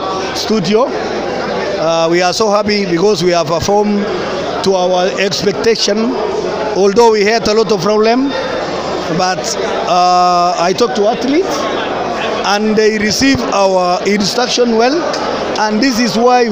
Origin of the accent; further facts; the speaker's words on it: Kenya; English is a second language; I am proud as a Kenyan